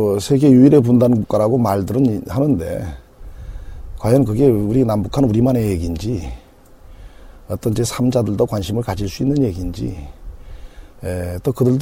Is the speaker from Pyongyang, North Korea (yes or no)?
yes; Pyongyang, North Korea; now in South Korea; 어차피 저의 정체성이라는 것은 북한이고 또 고향은 평양이니까